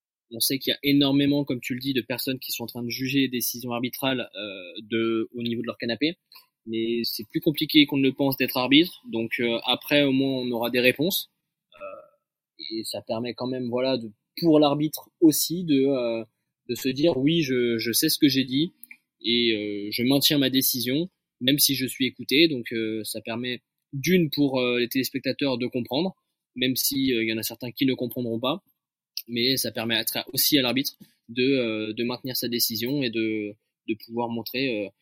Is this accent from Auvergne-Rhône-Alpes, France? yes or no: no; Brittany, France; je suis un vrai breton et fier de l'être.